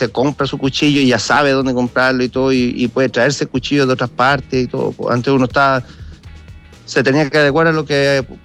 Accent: Valparaíso, Chile; Optimista, como porteño. Y invitar a la gente a que venga a Valparaíso.

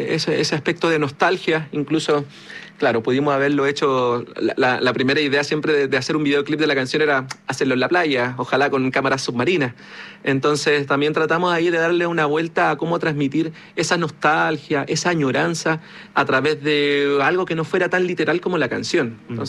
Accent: Copiapó, Atacama, Chile; moved away as an adult; also born or lived in Antofagasta; now in Santiago, Chile; yo igual me fui de Copiapó el año 2002. Viví 8 años en Antofagasta, estudié en la universidad y luego ya llevo 15 años acá en Santiago. Así que, claro, igual es donde crecí, nací y donde tengo mi familia.

